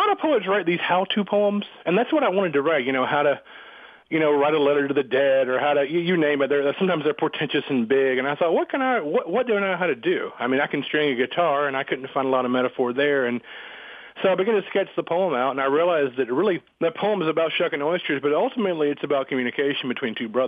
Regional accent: Port St. Joe, Florida, United States; I was born in 1974 in Panama City, and I grew up in Port St. Joe, close to there.

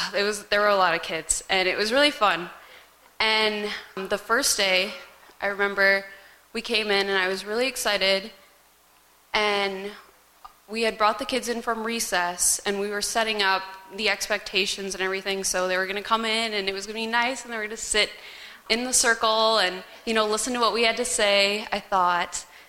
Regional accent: Madison, Wisconsin, United States; Okay, so I'm originally from Madison

